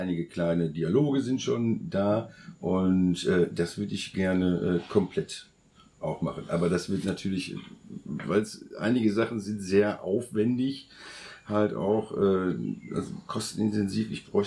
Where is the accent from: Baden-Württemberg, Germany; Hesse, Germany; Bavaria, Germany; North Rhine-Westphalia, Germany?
North Rhine-Westphalia, Germany; Herne; Das ist ein großes Theater in meiner Heimatstadt. Ne, das finde ich sehr wichtig. Da kann ich was für Herne tun.